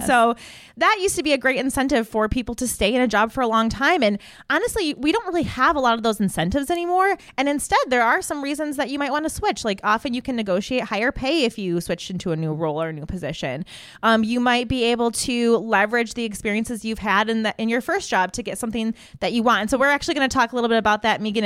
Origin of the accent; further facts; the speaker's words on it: Michigan, United States; I'm from Michigan, and I took my first teaching job out in Arizona.